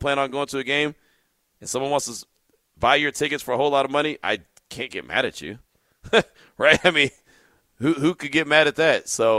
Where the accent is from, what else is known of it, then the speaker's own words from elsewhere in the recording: Oakland, California, United States; I was born and raised in Oakland and a former season ticket holder, so I know how home fans can impact the game.